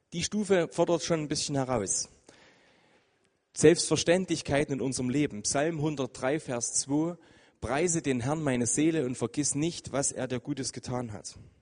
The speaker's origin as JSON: {"language": "German", "country": "Germany", "said": "ich bin halt Deutscher, das ist halt so"}